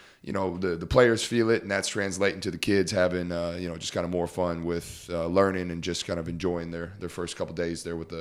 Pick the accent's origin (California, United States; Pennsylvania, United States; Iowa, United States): Iowa, United States; And I'm from